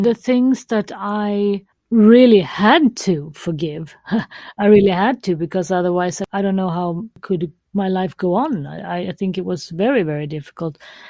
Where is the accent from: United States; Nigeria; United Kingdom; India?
India; born there; I am adopted. I was born in India.